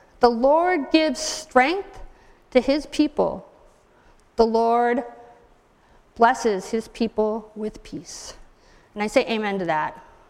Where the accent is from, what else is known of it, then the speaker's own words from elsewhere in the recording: Vermont, United States; And again, I grew up in Vermont, and so my mom's philosophy was, hey, have fun.